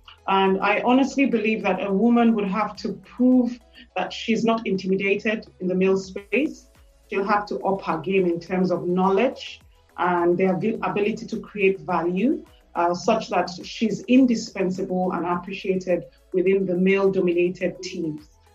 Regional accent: Nigeria; English is a second language; moved away; also born or lived in United Kingdom; When I emigrated from Nigeria to the United Kingdom to boarding school, I had to overcome various biases, racial bias, as well as gender bias, environmental bias. I wasn't used to the winter, I wasn't used to the cold weather.

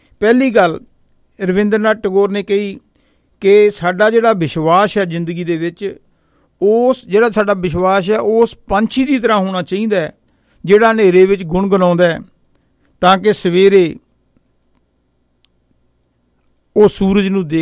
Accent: Barnala, Punjab, India; ਮੈਂ ਬਰਨਾਲੇ ਤੋਂ ਹਾਂ।

